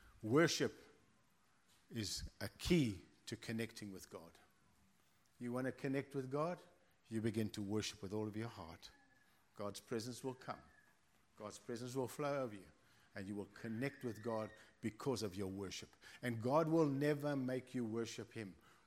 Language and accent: English; South Africa; I come here from South Africa where we get excited and people jump around and jump over the chairs and do all strange things.